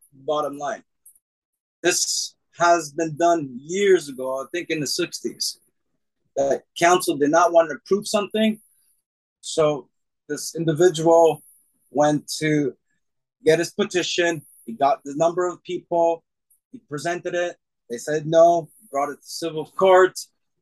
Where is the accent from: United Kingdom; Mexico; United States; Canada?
Canada; Toronto, Ontario; I'm part of Toronto. And I was raised and born in Toronto.